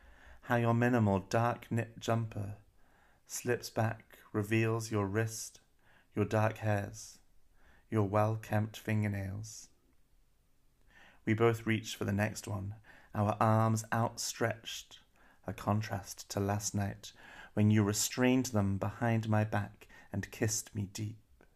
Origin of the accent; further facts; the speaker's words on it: United Kingdom; now in Berlin, Germany; I'm a poet. I'm originally British, but I live currently in Berlin.